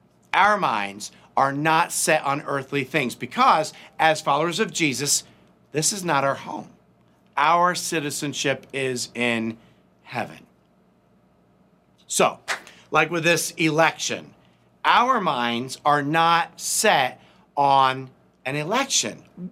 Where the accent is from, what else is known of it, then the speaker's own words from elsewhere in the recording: United States; But honestly, it wouldn't have mattered so much because that's not our home. We are from America.